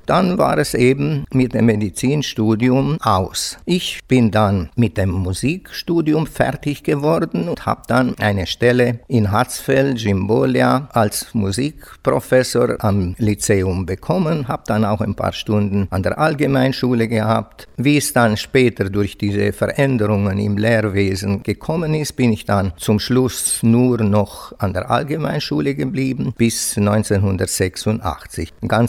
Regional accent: Comloșu Mare, Timiș County, Romania; als ich von meinem Heimatdorf Großkomloz nach Marienfeld in die Schule, die Klassen 5 bis 7, machen musste.

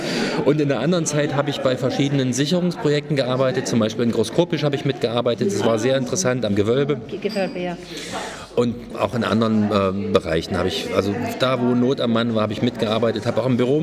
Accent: Thuringia, Germany; ich komme aus Thüringen, auch dort gibt es Städte mit mittelalterlichen Wurzeln, die im Barock sich entwickelt haben und danach aber kaum weiterentwickelt haben.

